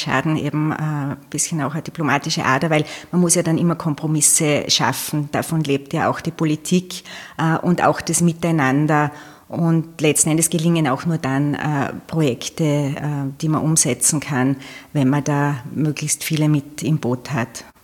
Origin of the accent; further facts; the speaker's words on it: Leoben, Styria, Austria; ich habe die ersten 2 Lebensjahre in Leoben dann verbracht. Und dann ist es immer den Bergwerken hinterhergegangen. Das heißt, die Kindergartenzeit war dann in Mühlbach am Hochkönig und die Volksschulzeit in Buch bei Jembach in Tirol.